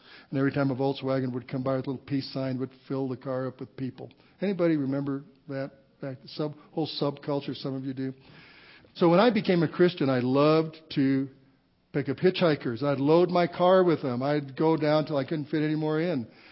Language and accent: English; Walsenburg, Colorado, United States; So one day I'm driving to my hometown in Walsenburg.